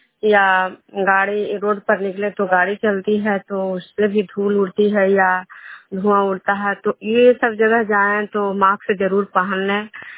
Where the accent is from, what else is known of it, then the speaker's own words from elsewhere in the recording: Vishnupur, Bihar, India; मैं विष्णुपुर ग्राम खुजरा पंचायत नालंदा जिला नवनौसा प्रखंड के निवासी हूँ।